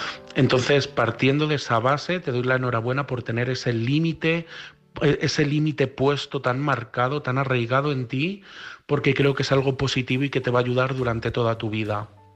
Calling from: Madrid, Community of Madrid, Spain; de Madrid

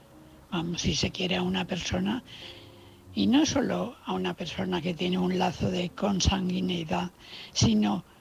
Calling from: Valencia, Valencian Community, Spain; de Valencia.

